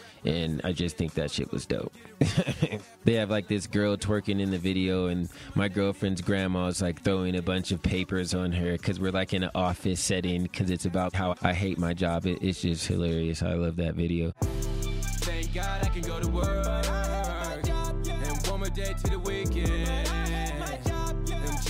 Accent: Salt Lake City, Utah, United States; I'm from Salt Lake City, Utah.

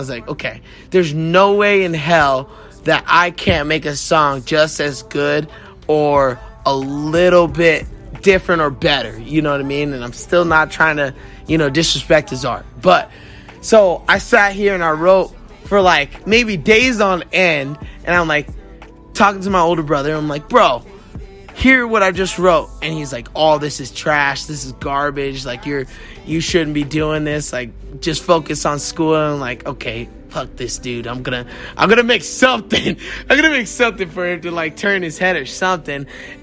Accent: Landstuhl, Rhineland-Palatinate, Germany; so I was born and raised in Landstuhl, Germany.

